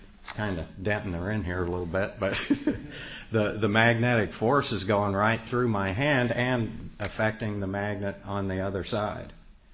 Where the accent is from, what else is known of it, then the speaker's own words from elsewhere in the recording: New York, United States; That's why I'm here from New York.